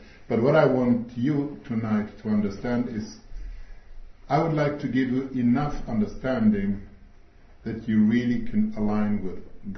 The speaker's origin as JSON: {"language": "English", "country": "Switzerland", "tie": "born or raised there", "also_born_or_lived": "Algeria", "second_language": "English", "lives_now": "Jerusalem, Israel", "said": "Myself, I was born in Algeria, North Africa. I grew up in Switzerland, and since 23 years, we live in Jerusalem."}